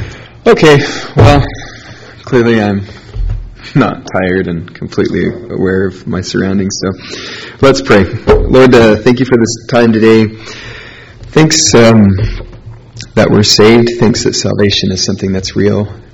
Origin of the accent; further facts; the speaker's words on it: Portland, Oregon, United States; No, I'm from Portland. So Seattle's like Portland, and, you know, I can't really like Seattle because I'm from Portland.